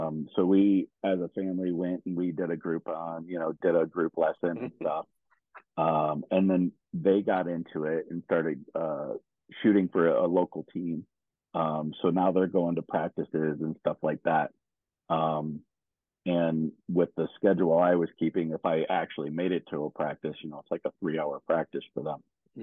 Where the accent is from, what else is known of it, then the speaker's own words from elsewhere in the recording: Michigan, United States; moved away as an adult; now in Las Vegas, United States; My wife and I have been out in Vegas since 2001. Originally, we're both from the Michigan area.